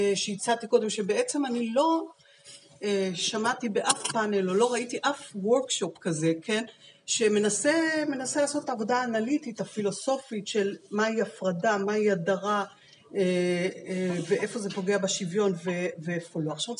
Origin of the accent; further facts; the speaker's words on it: Bnei Brak, Tel Aviv District, Israel; אני בתור ילדה בבני ברק גדלתי, כל שנות ילדותי ונערותי עברו עליה בבני ברק